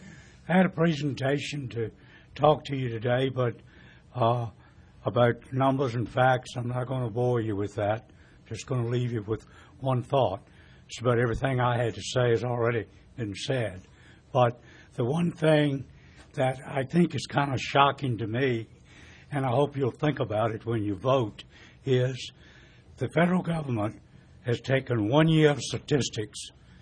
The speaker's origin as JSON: {"language": "English", "town": "Northern Neck", "region": "Virginia", "country": "United States", "said": "I'm from Northern Neck, Virginia."}